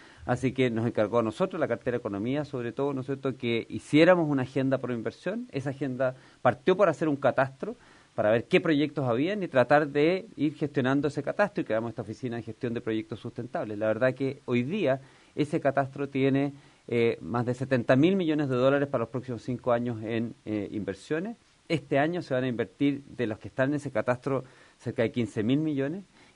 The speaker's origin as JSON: {"language": "Spanish", "country": "Chile", "said": "todos como chilenos estamos más entusiasmados respecto de lo que puede ser este país a futuro"}